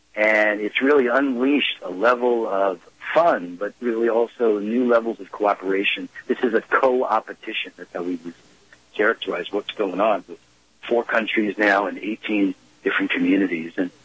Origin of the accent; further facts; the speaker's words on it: New York City, New York, United States; now in Seattle, United States; I live in Seattle, have for 20-some-odd years, but I grew up in New York City.